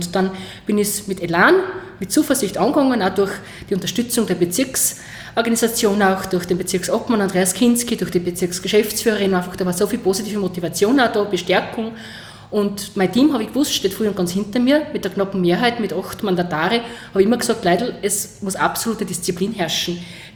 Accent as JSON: {"language": "German", "region": "Styria", "country": "Austria", "said": "Als andere als Hasen, sagt man bei uns in Oststeiermark, genau"}